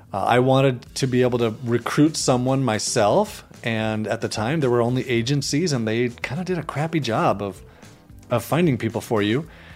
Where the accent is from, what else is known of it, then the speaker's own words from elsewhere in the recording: Highland, Utah, United States; I'm from Highland, Utah, and my side hustle is onlinejobs.ph.